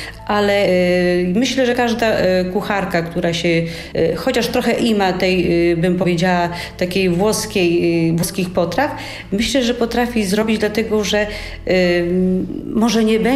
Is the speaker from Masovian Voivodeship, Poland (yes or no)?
no; Chechło, Łódź Voivodeship, Poland; ja wychowywałam się na wsi, niedaleko Pawianic w Chechle